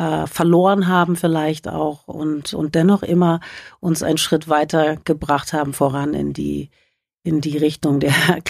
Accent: Berlin, Germany; Wir sind ja aus Berlin, wie gesagt

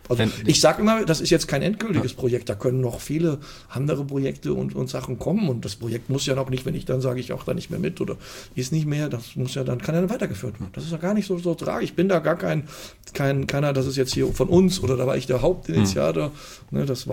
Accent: Fulda, Hesse, Germany; Fulda. Ja, der Entschluss kam dann, weil meine Frau ist auch ein Fulderer Mädchen, ist hier verwurzelt, familiär und meine Mutter lebt hier noch in Fulda.

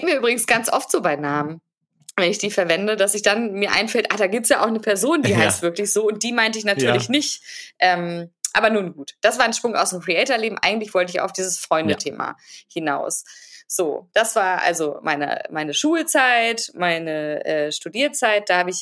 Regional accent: Paderborn, North Rhine-Westphalia, Germany; Zum einen aus der Stadt, wo ich herkomme, Paderborn.

